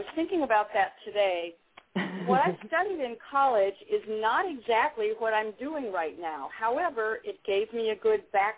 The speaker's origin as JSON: {"language": "English", "town": "Denver", "region": "Colorado", "country": "United States", "tie": "born or raised there", "also_born_or_lived": "Boulder", "said": "Sure. Yes, actually, I grew up in Colorado, in Denver, and then my family moved to Boulder when I was about to go into the ninth grade."}